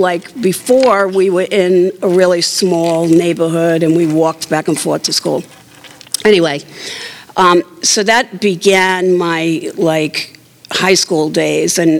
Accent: New York, United States; born there; So anyway, I was born in New York, I guess you can tell that, into an alcoholic home.

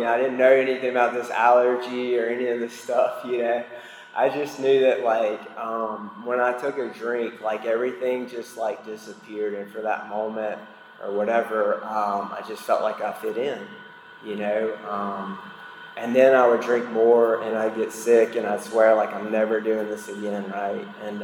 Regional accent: Mississippi, United States; You know, I grew up in Mississippi. My dad was white. My mother is from Honduras.

